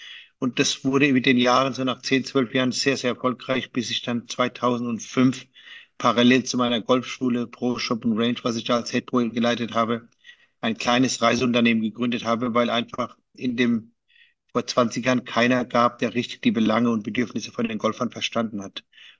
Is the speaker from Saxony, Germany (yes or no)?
no; Baden-Württemberg, Germany; Ich bin groß geworden und aufgewachsen im Heidelberger Raum.